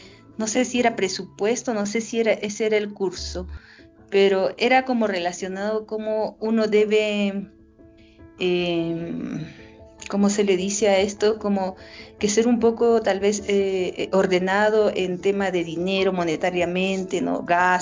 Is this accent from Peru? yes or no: yes; Peru; now in Chile; La verdad que soy de Perú, radico como 15 años aquí en Chile.